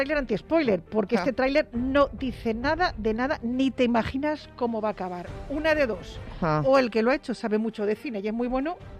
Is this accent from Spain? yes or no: yes; Spain; somos los españoles.